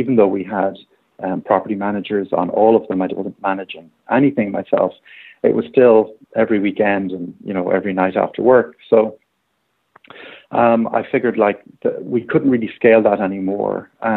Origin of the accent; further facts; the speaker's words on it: Ireland; now in United States; I had some rentals back in Europe, which I'm from Ireland originally.